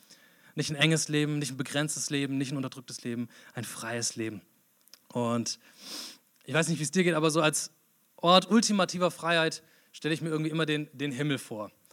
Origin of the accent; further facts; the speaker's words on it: Mainz, Rhineland-Palatinate, Germany; Genau, ich komme aus Mainz.